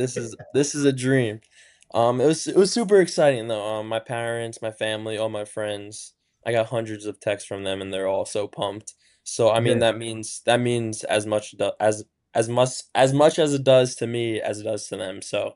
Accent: New York, United States; I'm from Westchester County.

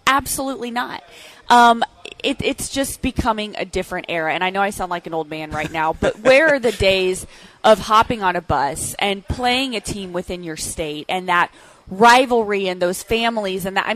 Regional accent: Midwest, United States; I'm from the Midwest, grew up a big Ten watcher

